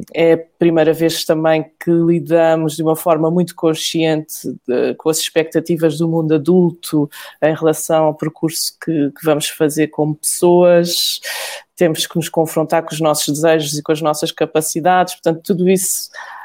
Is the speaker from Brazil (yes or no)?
no; Portugal; moved away as an adult; como eu saí muito jovem de Portugal, saí com 22 anos.